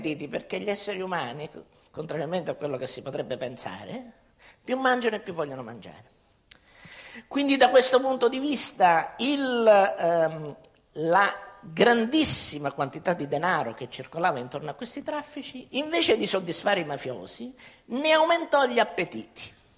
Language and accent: Italian; Catania, Sicily, Italy; io sono di Catania